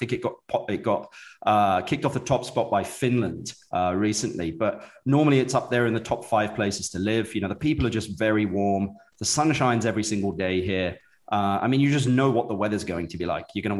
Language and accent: English; South East England, United Kingdom; moved away as an adult; But no, I'm originally from just outside London. Even though my father was in the military, kind of a military brat, we moved around quite a bit. But, you know, south, just outside of London in Surrey is really home for me.